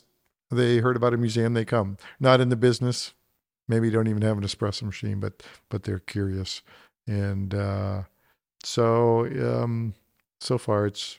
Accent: California, United States; because we come from the San Joaquin Valley, you know, small town roots relatively.

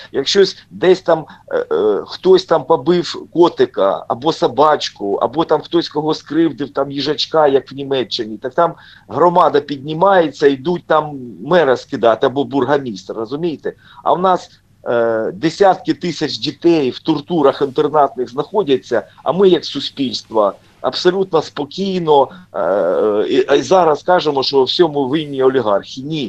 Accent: Kharkiv, Kharkiv Oblast, Ukraine; born there; я народився в Харкові, я вірмен

